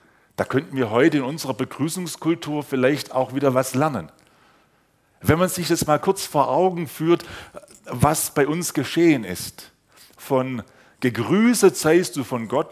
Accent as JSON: {"language": "German", "town": "Sulz am Neckar", "region": "Baden-Württemberg", "country": "Germany", "tie": "born or raised there", "said": "Und ich bin ja gar nicht so weit weg von hier aufgewachsen in Sulz am Neckar, kleines Dorf, Sigmarswangen, falls das jemand kennt. Und da ist der übliche Gruß, grüß Gott. Jetzt kam ich mit 15 Jahren zum Glauben"}